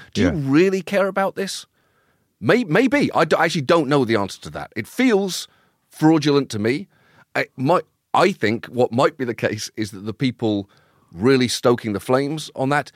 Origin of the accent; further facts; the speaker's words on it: United Kingdom; But I felt shortchanged just as a British person not having a fully developed sense of British history and what it meant.